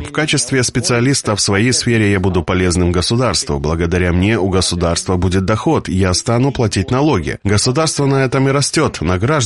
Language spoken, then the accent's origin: Russian; Bedragii Vechi, Edineț District, Moldova; в моем родном селе, расположенном на берегу прута, в Бедраджи-Веке Единского района, где жили в основном резиши